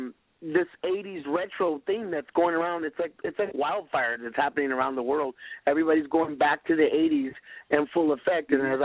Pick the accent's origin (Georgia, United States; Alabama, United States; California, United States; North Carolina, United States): California, United States; I'm from California